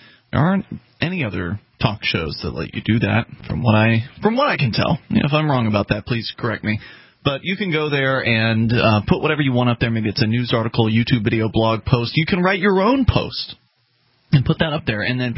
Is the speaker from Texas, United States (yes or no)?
no; Florida, United States; We are three from the South, Alabama in your case, Daryl and Mark, you and I from Florida.